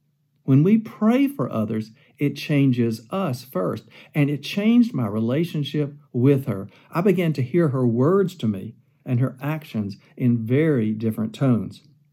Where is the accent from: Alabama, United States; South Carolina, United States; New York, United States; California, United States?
Alabama, United States; Wes was from Georgia, I was from Alabama, and we were looking forward to serving across the United Methodist Church.